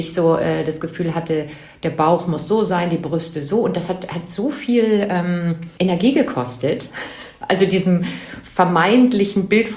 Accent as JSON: {"language": "German", "region": "Northern Germany", "country": "Germany", "said": "Also ich komme aus dem Norden, ganz evangelisch"}